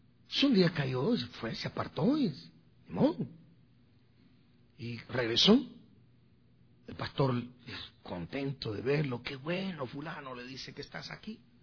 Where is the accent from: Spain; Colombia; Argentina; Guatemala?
Guatemala; En mi país, allá buscaban cementerios en Guatemala.